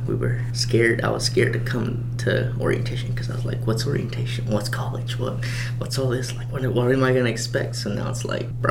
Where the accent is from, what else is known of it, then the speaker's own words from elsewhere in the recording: Clarksville, United States; I'm a senior. I'm from Clarksville. I'm a nursing major